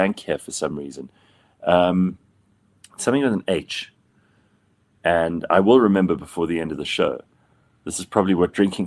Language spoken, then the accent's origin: English; South Africa; In South Africa, remember, I grew up on Olmeca